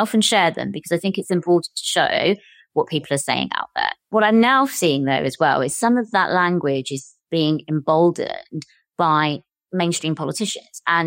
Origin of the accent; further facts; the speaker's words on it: Gillingham, South East England, United Kingdom; also born or lived in Chatham; I'm a British Asian, I'm a Muslim, I was born in Chatham, I've lived in Gillingham my whole life. I very much see myself as British.